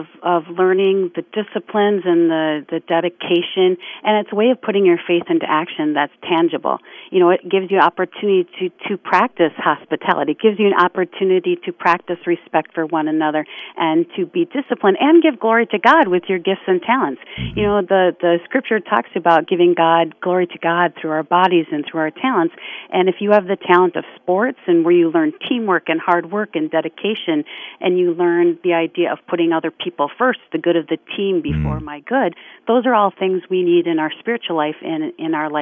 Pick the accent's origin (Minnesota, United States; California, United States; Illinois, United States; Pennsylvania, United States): Minnesota, United States; I'm from Minnesota, born and raised, and so I do follow Minnesota teams